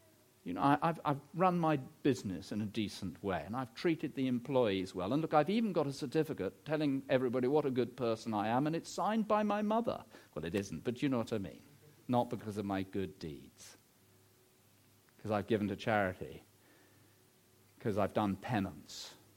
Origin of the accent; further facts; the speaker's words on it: England, United Kingdom; I think a lot of us English people think, well, because I'm English, I must be in the family of God.